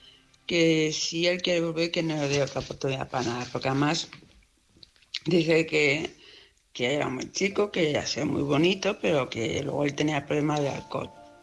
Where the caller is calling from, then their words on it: Palma, Balearic Islands, Spain; de Palma de Mallorca.